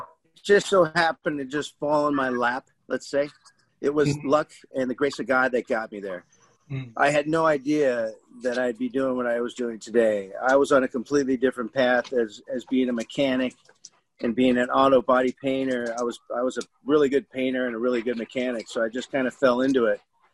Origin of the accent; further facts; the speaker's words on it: California, United States; I grew up I grew up in Toluca Lake, Studio City.